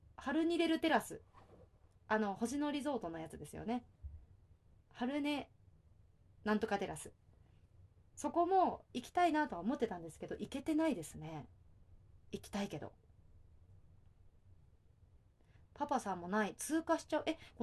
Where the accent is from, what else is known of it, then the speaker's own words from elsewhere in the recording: Kyushu, Japan; 私、九州出身なので